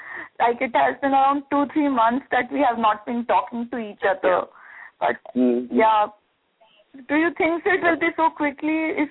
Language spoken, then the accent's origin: English; India; now in New York, United States; Yeah, actually, I'm from India. I'm currently in New York